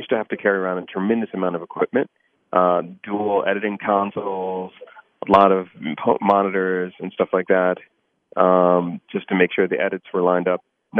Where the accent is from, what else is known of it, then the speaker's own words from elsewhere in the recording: Washington, District of Columbia, United States; And I grew up near DuPont Circle, so it's got a whole kind of layer of resonance with me as well.